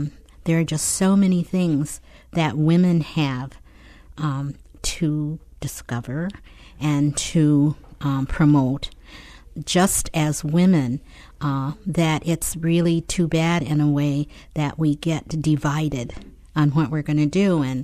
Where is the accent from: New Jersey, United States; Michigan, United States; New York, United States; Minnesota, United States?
Michigan, United States; Grand Rapids; because when I was growing up in Grand Rapids, I was born here.